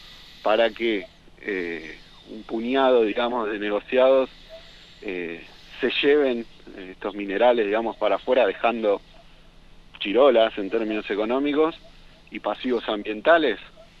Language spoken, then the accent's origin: Spanish; Comodoro Rivadavia, Chubut, Argentina; en Comodoro Rivadavia, de donde yo soy, cortan el agua por lo menos 3 de los 7 días de la semana.